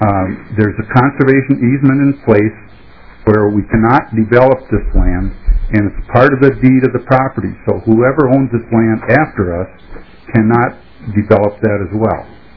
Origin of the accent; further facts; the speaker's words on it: Minnesota, United States; I'm from Sherburne County. I have a farm up there.